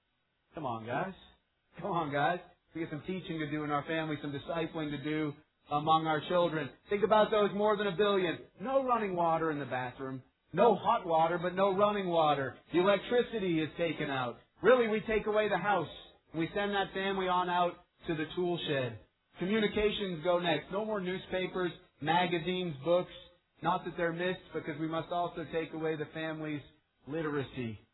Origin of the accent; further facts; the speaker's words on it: United States; how can it be that we as Americans, me as an American that has so much